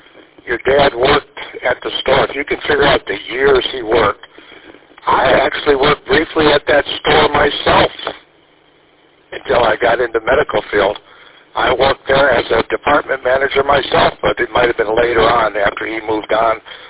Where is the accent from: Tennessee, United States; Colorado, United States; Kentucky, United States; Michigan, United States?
Michigan, United States; Mount Clemens; I grew up with one in Mount Clements, and we have a connection.